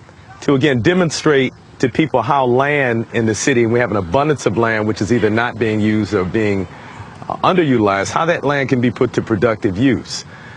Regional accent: Detroit, Michigan, United States; There used to be, when I was growing up in Detroit, at least 6 or 7 major supermarkets, national supermarkets in the city.

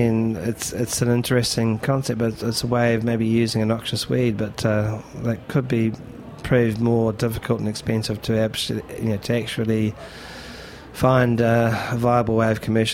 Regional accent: Marlborough, New Zealand; Marlborough is the province where my hometown is in the South Island.

